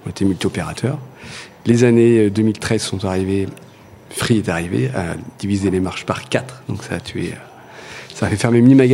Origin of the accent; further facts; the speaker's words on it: Montluçon, Auvergne-Rhône-Alpes, France; parce que je suis de Montluçon à la base.